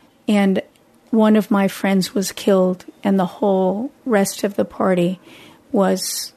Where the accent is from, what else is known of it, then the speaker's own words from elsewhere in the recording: New Mexico, United States; I grew up in New Mexico, so I came from the desert. And I first saw the ocean when I was 16.